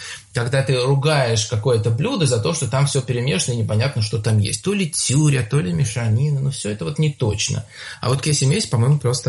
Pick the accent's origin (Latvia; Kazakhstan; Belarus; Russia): Russia; Moscow; Да, да, я тоже москвич.